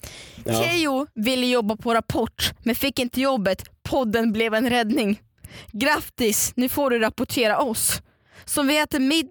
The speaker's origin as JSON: {"language": "Swedish", "country": "Russia", "said": "Det är bara för att jag är ryss."}